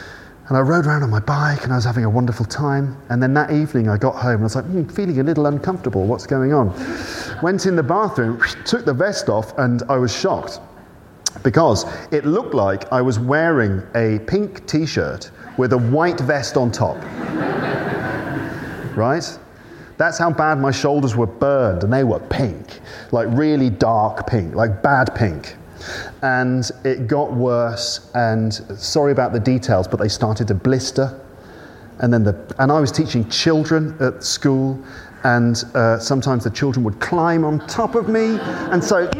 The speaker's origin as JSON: {"language": "English", "region": "England", "country": "United Kingdom", "tie": "born or raised there", "said": "I was growing up in England."}